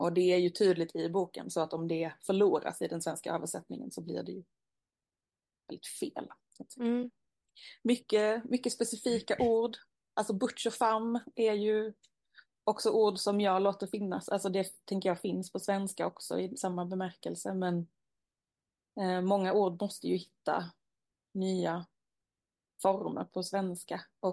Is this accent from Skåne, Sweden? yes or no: yes; Skåne, Sweden; jag är ju från Skåne, så jag tänker att vissa ord som jag tycker är normala är uppenbarligen inte det för en av mina redaktörer som är från Västerbotten.